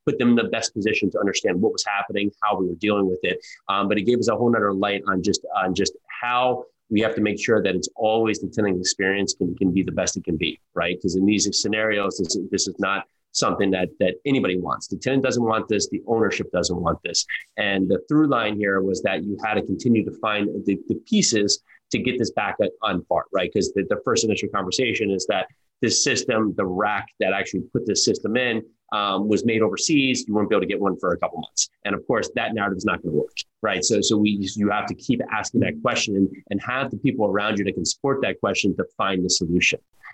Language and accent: English; New Jersey, United States; I grew up in New Jersey. I'm now down here in Tennessee, just south of Nashville.